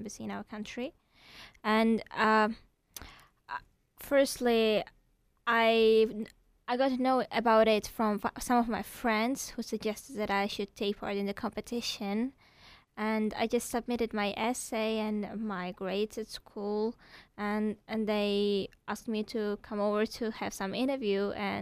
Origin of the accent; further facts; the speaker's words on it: Uzbekistan; I'm from Uzbekistan. I'm 17 years old, and I have 1 year of high school.